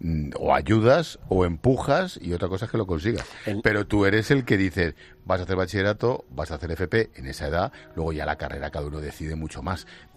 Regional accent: Madrid, Community of Madrid, Spain; Para los que somos madrileños, ese no es nuestro Madrid.

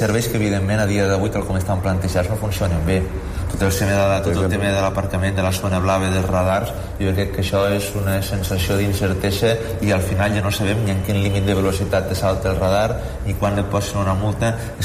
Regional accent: Catalonia, Spain; És que som de l'Horta

